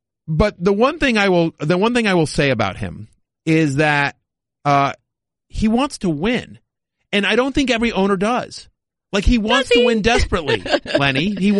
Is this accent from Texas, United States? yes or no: yes; College Station, Texas, United States; I grew up in College Station, Texas. So my dad teaches at Texas A&M University. So my two schools are Syracuse, where I went to college, and Texas A&M, where I grew up.